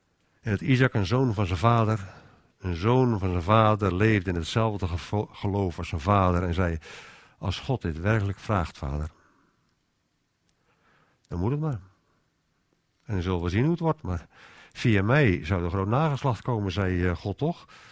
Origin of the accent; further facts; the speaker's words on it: Rotterdam, South Holland, Netherlands; ik ben Rotterdammer, oorspronkelijk.